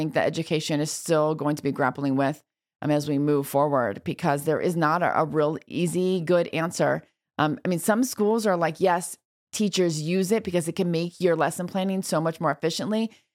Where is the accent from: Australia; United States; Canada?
United States; Texas; I think as a Texan, I think we need to get on that list.